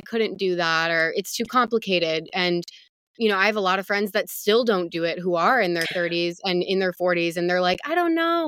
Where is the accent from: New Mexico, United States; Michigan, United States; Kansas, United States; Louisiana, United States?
Michigan, United States; now in California, United States; So I live in California now. I'm from Michigan.